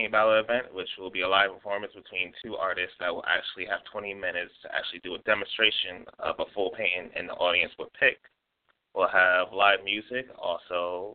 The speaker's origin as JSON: {"language": "English", "town": "Brooklyn", "region": "New York", "country": "United States", "said": "I'm from Brooklyn, New York."}